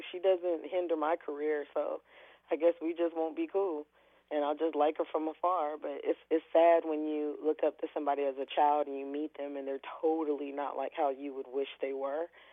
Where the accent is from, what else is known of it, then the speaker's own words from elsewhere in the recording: Atlanta, Georgia, United States; also born or lived in Des Moines; Oh, a lot, because that's where I learned a lot of flavor.